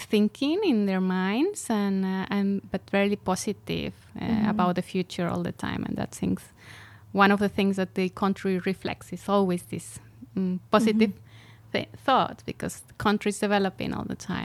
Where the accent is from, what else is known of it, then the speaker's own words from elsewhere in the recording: Mexico; English is a second language; now in Estonia; So I am from Mexico.